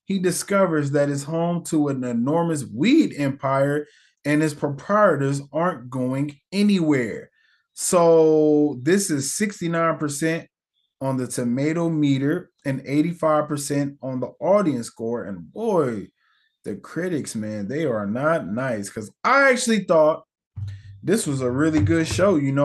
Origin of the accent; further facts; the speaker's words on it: United States; You know, maybe it's because I'm from America. So like almost everyone in America talks like different or with different accents.